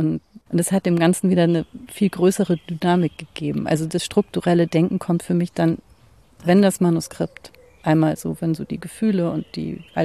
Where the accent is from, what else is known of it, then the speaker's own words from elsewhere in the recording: Hamburg, Germany; in der Sternschanze, wo ich aufgewachsen bin, auch später, ist es einfach auch eine Dealer-Ecke gewesen.